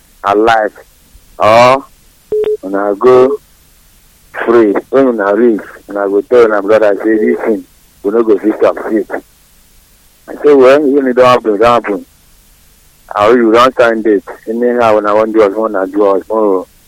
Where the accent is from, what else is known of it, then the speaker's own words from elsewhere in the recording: Akwa Ibom, Nigeria; I'm calling from Ingwecha right now. … I'm from Akwaibom.